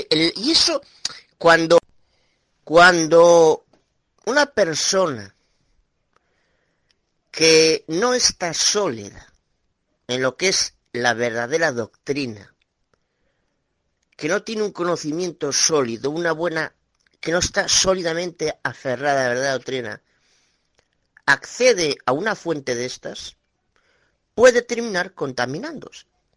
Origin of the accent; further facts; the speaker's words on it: Galicia, Spain; soy Aguada de Galicia, España.